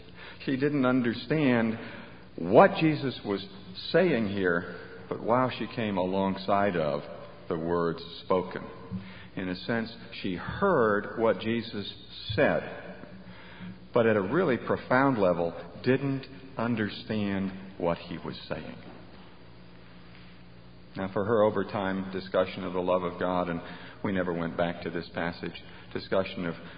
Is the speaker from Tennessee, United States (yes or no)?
no; New York, United States; But I guess I'm in Mississippi now, and we're way down in the sticks or something. I grew up in New York State, and we didn't have a great image of Mississippi.